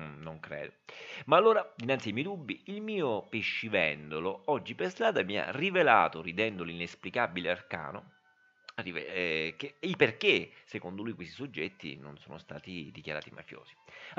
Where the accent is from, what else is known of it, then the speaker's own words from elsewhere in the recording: Sicily, Italy; io da siciliano credo di essere, a mie spese purtroppo, un esperto di dinamiche mafiose.